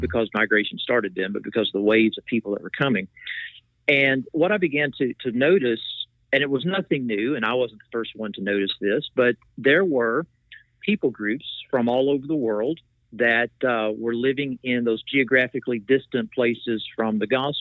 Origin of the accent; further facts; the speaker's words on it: Appalachia, United States; And I grew up there in Appalachia. I came to faith when I was in high school.